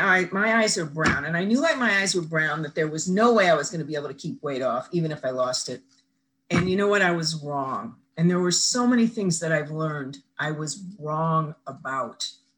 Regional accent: the West, United States; Not that I have anything against the East Coast, but I grew up in the West and I missed being in the West.

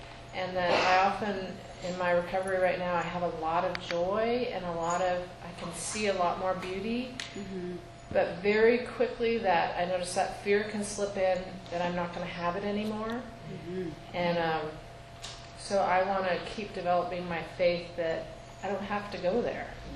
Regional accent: California, United States; I'm from Marin County.

